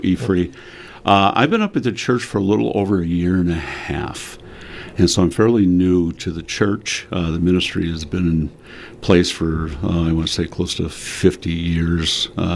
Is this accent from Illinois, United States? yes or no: yes; Illinois, United States; also born or lived in Marshfield, Wisconsin; But I was born in Marshfield, okay. So that's kind of my claim here, and okay. Then moved down to Illinois just over the border when I was young